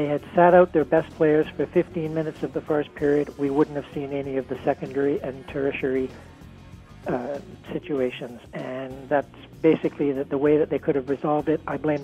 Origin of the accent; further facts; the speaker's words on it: England, United Kingdom; I grew up in England, and I've been to lots of big soccer games.